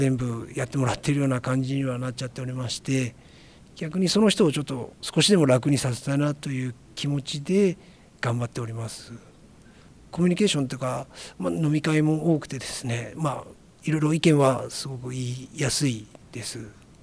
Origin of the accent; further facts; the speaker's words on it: Shizuoka, Japan; お前どこから来たんだと聞かれて、静岡からですって言うとですね、